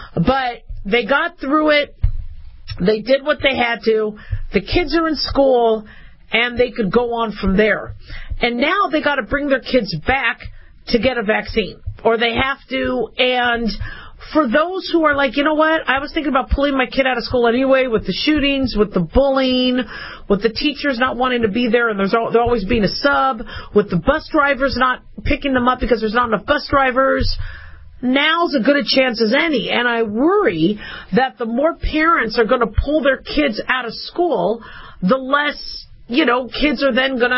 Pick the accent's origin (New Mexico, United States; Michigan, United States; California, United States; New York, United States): California, United States; now in Nevada, United States; I think it's a beautiful state. I'm from California.